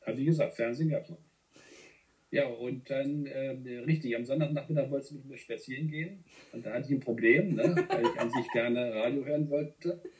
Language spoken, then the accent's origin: German; Göttingen, Lower Saxony, Germany; als Norddeutscher aus Göttingen kommt, Hildesheim wohnt